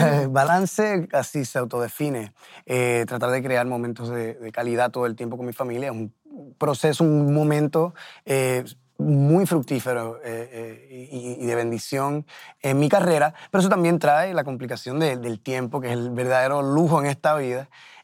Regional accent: Puerto Rico; moved away as an adult; also born or lived in Minnesota, United States; Yo me mudé de Puerto Rico a Minnesota antes de llegar a Nueva York. Entonces, pues, uno de mis lugares, uno de mis casas. Fue un momento muy bonito. Fui a la escuela de música allá. Fue mi primera experiencia viviendo solo fuera de Puerto Rico

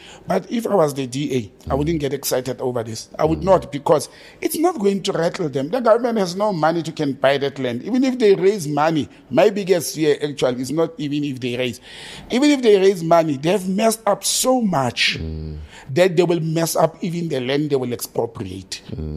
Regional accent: Gauteng, South Africa; I grew up in the West Rand, and there used to be school trips to go to the Cradle of Humankind.

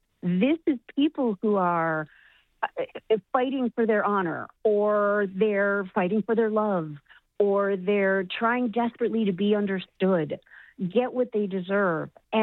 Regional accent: Chicago, Illinois, United States; And I'm actually from Chicago

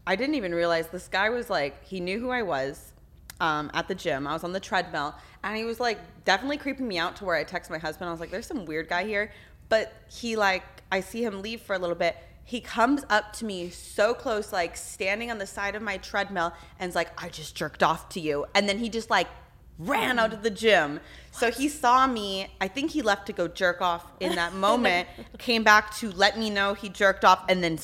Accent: Texas, United States; I'm from Texas, so I don't.

